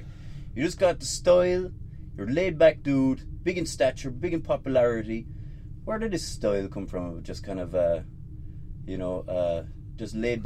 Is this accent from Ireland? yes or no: yes; Cork, Munster, Ireland; I'm from Cork.